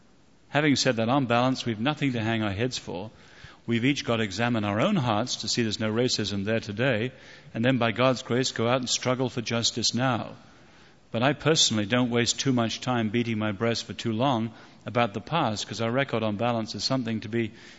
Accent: England, United Kingdom; I'll speak as an Englishman

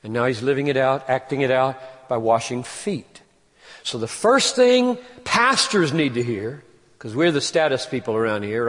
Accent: United States; can stop feeling a sense of entitlement, first as a human, second as an American, third as a husband

